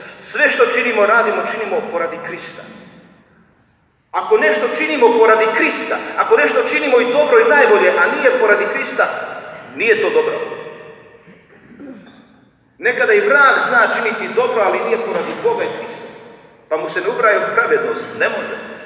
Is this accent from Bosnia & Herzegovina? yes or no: yes; Kupres, Federation of Bosnia and Herzegovina, Bosnia & Herzegovina; na Kupresu, u mom rodnom gradu.